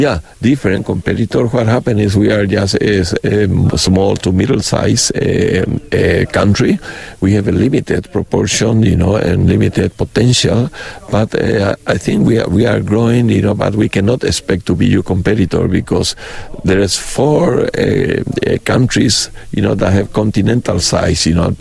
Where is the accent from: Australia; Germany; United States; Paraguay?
Paraguay; Yes, I'm coming from Paraguay.